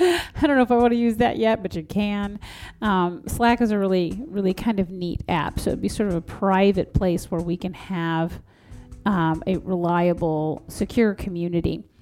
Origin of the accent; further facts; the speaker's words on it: United States; Of course, the United States. Love you. That's my home country.